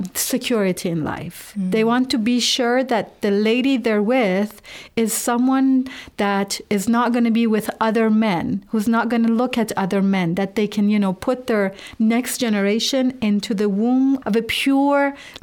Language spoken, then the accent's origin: English; Qom, Qom Province, Iran; I was born in Iran and I was raised in Qom.